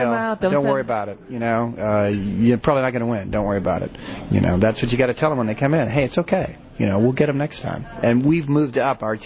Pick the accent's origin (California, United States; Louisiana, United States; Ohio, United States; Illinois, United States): Illinois, United States; Chicago; now in Denver, United States; I mean, when I grew up in Chicago, you played the Holy Trinity.